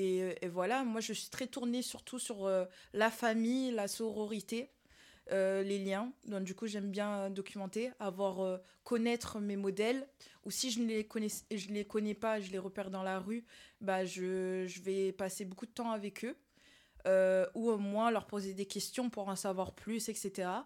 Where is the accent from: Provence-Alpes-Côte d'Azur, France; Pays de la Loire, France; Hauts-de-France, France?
Provence-Alpes-Côte d'Azur, France; Marseille; now in Lyon, France; Moi, quand j'étais à l'école à Lyon, donc du coup, je me sentais très seule, loin de ma famille parce que je viens de Marseille.